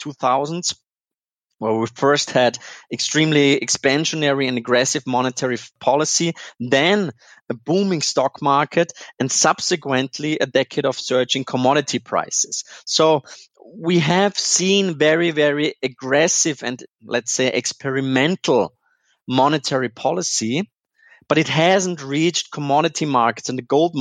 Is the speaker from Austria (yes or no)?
yes; Vienna, Austria; born there; accent: Austrian; English is a second language; As you can hear, perhaps I'm not only, I've got an Austrian accent, so I was born in Vienna